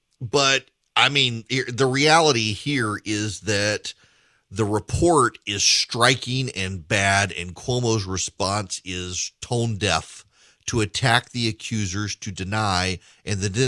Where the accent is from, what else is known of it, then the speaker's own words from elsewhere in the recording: Dubai, United Arab Emirates; I grew up in Dubai, and our school was Sunday to Thursday.